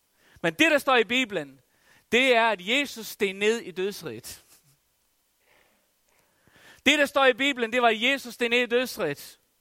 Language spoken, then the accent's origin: Danish; Faroe Islands; Jeg kommer fra Færøerne, og os, der kommer fra Færøerne, vi har nogle gange en livlig fantasi.